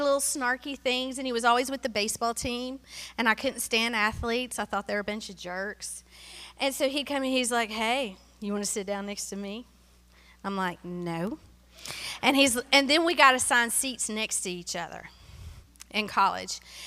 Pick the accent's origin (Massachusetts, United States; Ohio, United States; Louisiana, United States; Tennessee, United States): Tennessee, United States; She was from Mississippi, and I'm from Tennessee.